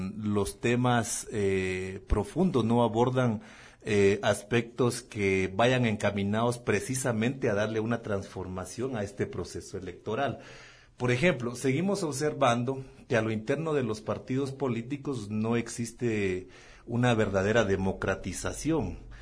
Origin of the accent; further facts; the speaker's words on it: Guatemala; algunos puntos que como guatemaltecos y guatemaltecas pues no estábamos muy de acuerdo, ¿verdad?